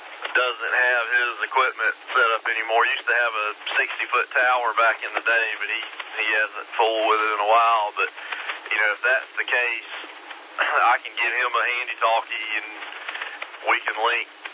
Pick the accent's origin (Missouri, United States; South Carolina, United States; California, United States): South Carolina, United States; Orangeburg; You know, my hometown is Orangeburg, South Carolina, and I programmed in the Orangeburg repeater just for when, you know, maybe I'm down that way.